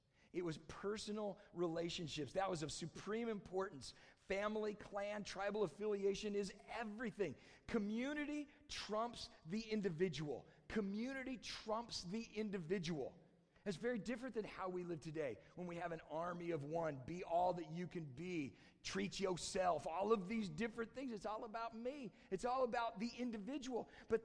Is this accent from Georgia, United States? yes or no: no; California, United States; now in Kalamazoo, United States; for us living in Kalamazoo, for this kid growing up in California